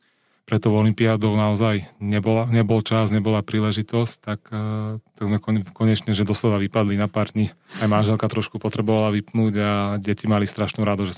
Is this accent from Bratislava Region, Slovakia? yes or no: yes; Bratislava, Bratislava Region, Slovakia; som vyrastal v Karlovke v Lodenici, kde vlastne moja mama bola trenérka.